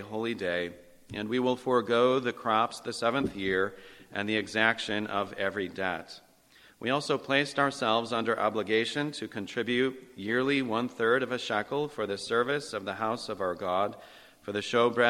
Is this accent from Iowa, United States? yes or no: no; Whitesboro, New York, United States; Just a little bit of background from where I'm from. Like I said, we're from Whitesboro, New York. That's central New York.